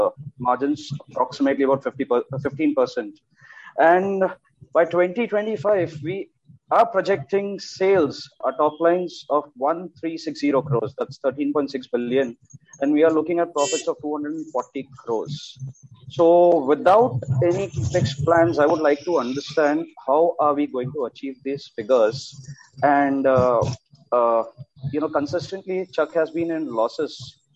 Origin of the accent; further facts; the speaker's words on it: Mumbai, Maharashtra, India; I am from Mumbai.